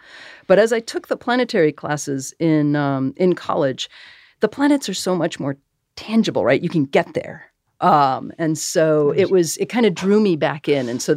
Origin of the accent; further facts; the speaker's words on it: Massachusetts, United States; I grew up in Massachusetts.